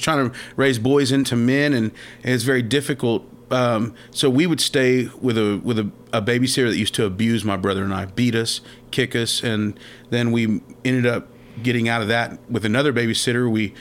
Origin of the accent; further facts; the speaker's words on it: Victoria, Texas, United States; also born or lived in California; I grew up raised by a single mother, Victoria, Texas. I was born in California, but my father was in the military. He was in the Air Force.